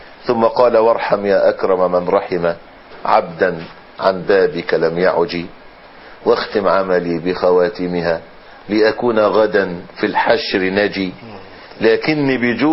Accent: Egypt; حدث عند الناس، عندنا في مصر، عند الكثيرين من أهل مصر، نوع من أنواع اليأس.

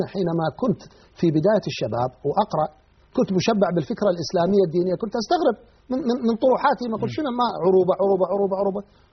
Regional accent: Iraq

